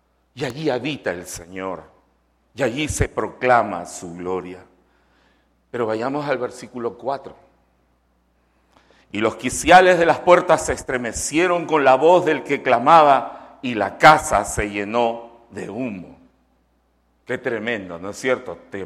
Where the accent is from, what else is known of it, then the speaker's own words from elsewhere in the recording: Lima, Peru; Yo vengo de Lima y nosotros tenemos un cielo color panza de burro. Gris siempre.